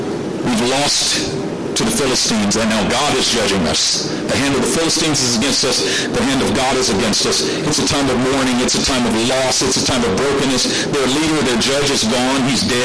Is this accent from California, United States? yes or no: yes; Oakland, California, United States; I'm from East Oakland. I know what that means. They were looking at him like they're going to do something to him. You know, you growing up in East Oakland, you can feel when somebody's getting ready to try to do something to you